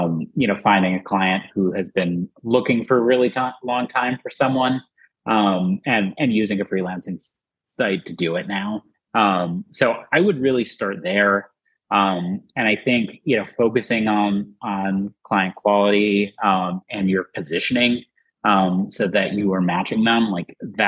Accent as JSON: {"language": "English", "town": "Boston", "region": "Massachusetts", "country": "United States", "said": "It's like, I can say I'm from Boston and that for whatever reason carries weight, even though I never actually see them in person."}